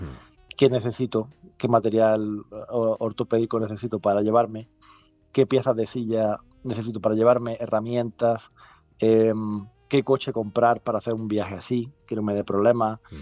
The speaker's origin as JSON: {"language": "Spanish", "town": "Granada", "region": "Andalusia", "country": "Spain", "moved": "yes", "lives_now": "Málaga, Spain", "said": "estoy muy a gusto viviendo aquí en Málaga, y aunque yo soy de Granada."}